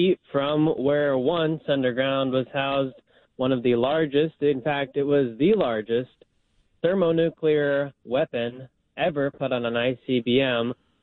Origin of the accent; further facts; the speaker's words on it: Wichita, Kansas, United States; So I guess Tucson, my hometown of Wichita, Kansas, and Little Rock, Arkansas, all qualified.